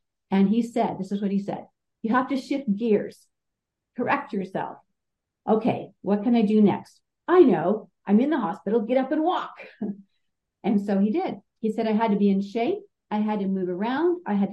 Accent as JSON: {"language": "English", "region": "California", "country": "United States", "said": "I'm from Southern California."}